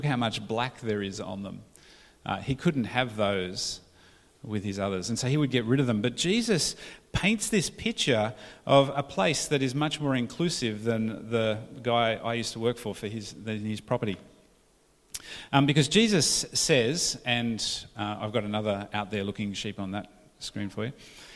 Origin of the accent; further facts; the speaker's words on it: Scotland, United Kingdom; accent: Scottish; Highland cows, sorry, my Scottish accent got in the way.